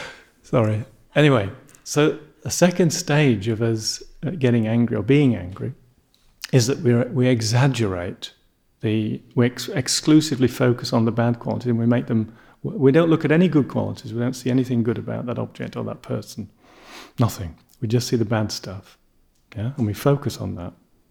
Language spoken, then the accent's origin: English; Singapore; now in Toronto, Canada; Because I come from Singapore, you know. In Singapore, you can eat your dinner off the floor.